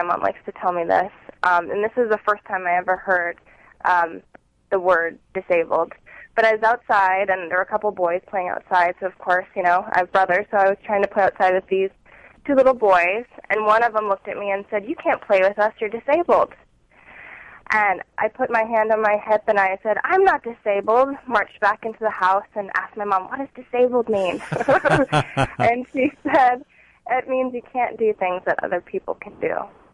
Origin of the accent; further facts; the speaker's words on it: Oregon, United States; Well, me, I grew up in a small town in Oregon